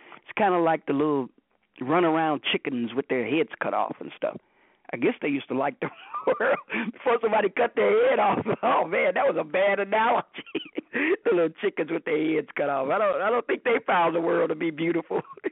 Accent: United States; born there; I'm listed as … an American-born author.

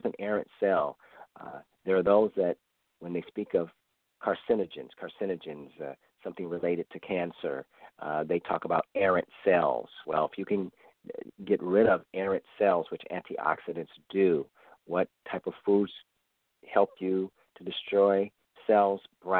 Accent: Florida, United States; now in New York, United States; in Florida, my home state, Ohio, New York, my current state

